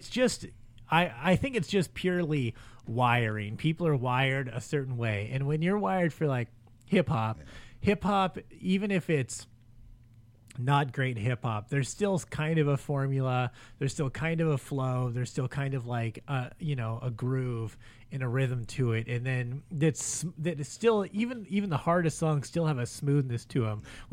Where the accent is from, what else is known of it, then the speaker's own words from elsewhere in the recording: Long Beach, California, United States; I grew up in Long Beach, so my go to is like G-Funk. I mean, that's what I grew up on, and I mean that's the neighborhood I grew up in, and what I love.